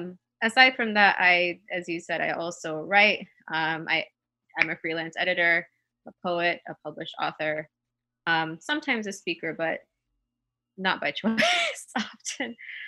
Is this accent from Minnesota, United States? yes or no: yes; Minnesota, United States; born there; also born or lived in Ohio / California / Texas / Florida; So I actually grew up in several different states. I was born in Minnesota. I lived in Ohio and then California and then Texas and then Florida and back to Texas.